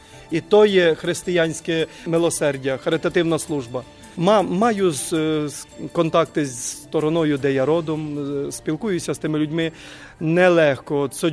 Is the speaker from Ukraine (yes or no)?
yes; Kyiv Oblast, Ukraine; Polish is a second language; Ja pochodzę z kijowskiego województwa, powiat Bucza, Irpińska gmina.